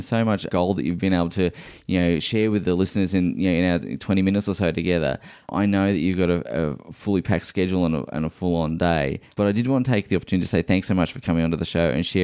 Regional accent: Queensland, Australia; many years ago, I met a real estate agent in my hometown in Queensland

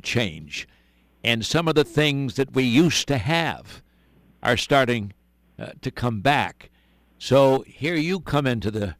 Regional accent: Connecticut, United States; Well, Jason, I grew up in Connecticut and remember Hartford in many different ways.

